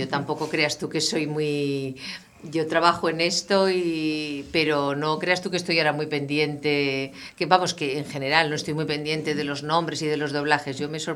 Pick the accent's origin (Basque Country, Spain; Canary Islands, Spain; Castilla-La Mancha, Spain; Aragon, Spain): Aragon, Spain; Zaragoza; me vine de Zaragoza.